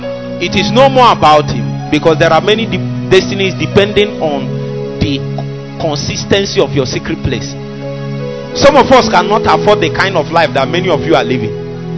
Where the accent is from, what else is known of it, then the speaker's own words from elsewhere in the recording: Onitsha, Anambra, Nigeria; I grew up around Onitsha those days